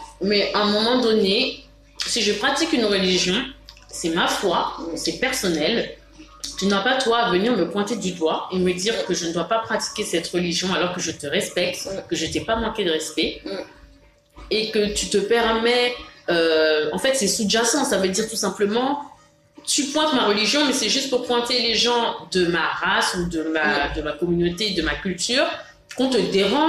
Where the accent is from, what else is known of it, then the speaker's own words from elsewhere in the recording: France; c'est vrai, on est français, mais bon, on n'est pas vraiment français